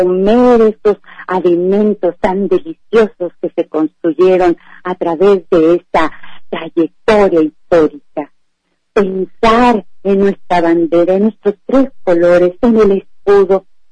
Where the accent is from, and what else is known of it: Mexico